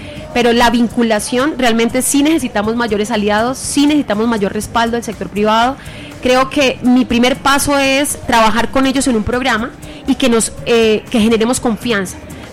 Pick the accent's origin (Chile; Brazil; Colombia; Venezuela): Colombia; Cúcuta, Norte de Santander; now in Bogotá, Colombia; y ya me siento bogotana, yo soy cucuteña, pero hablo como bogotana